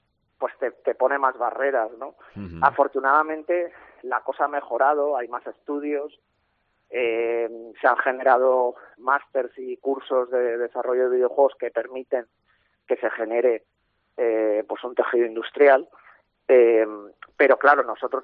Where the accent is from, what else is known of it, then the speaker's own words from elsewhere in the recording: Palma, Balearic Islands, Spain; Nosotros somos de Palma de Mallorca.